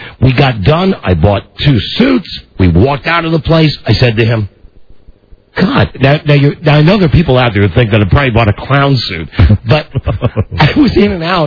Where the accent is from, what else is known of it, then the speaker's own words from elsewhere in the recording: United States; I'm voting because I'm an American